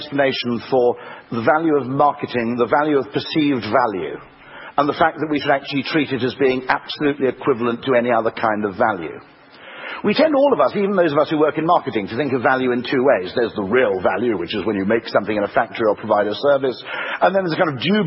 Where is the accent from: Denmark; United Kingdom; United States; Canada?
United Kingdom; But I'm British, that's the way we like it.